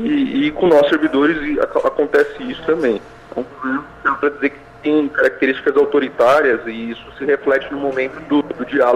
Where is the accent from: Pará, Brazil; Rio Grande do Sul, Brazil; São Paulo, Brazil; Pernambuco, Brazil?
São Paulo, Brazil; Eu sou aqui de São Paulo